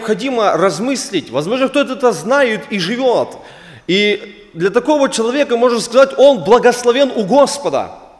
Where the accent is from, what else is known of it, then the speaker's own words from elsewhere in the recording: Luhansk Oblast, Ukraine; now in Volyn, Ukraine; Я родом из Луганской области. Дал Господь посетить вас, жена Оля, двое деток имеем. Живем сейчас на Волыне. Вот так, коротко. Недалеко от Нововолынска.